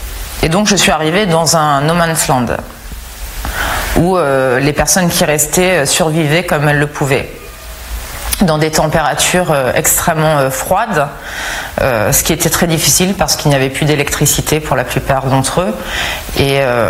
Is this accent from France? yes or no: yes; France; surtout en tant que Française où on a l'habitude de clamer et de défendre les droits de l'homme.